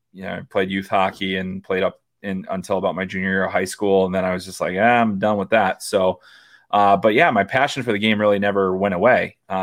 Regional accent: Chicago, Illinois, United States; My dad was into hockey, and I grew up in Chicago, and so obviously the Blackhawks were a big deal, especially in the, I grew up in the 80s and 90s

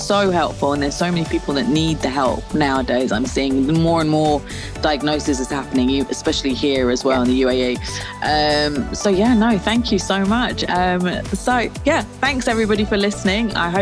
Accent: South East England, United Kingdom; I'm from Kent, and I've never been to Wales or Scotland or Ireland.

